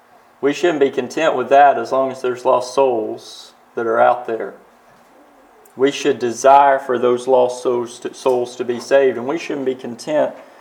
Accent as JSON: {"language": "English", "region": "the South", "country": "United States", "said": "You know, I speak as a Southerner. What if I had to move from the South up to the Northern states, to New York City?"}